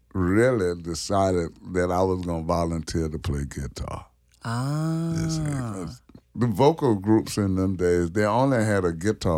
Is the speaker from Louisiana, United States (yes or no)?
yes; Louisiana, United States; I grew up in the Garden District up on Durbany, between First and Second.